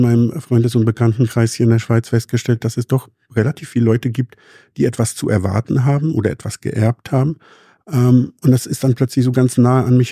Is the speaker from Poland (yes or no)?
yes; Poland; now in Germany; Wir haben alles, was wir hatten in Polen, wo ich herkomme, lassen müssen.